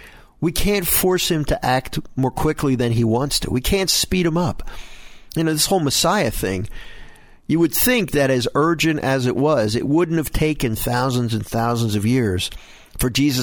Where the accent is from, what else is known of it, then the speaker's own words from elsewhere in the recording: Philadelphia, Pennsylvania, United States; I grew up in Philadelphia, and we took a lot of buses.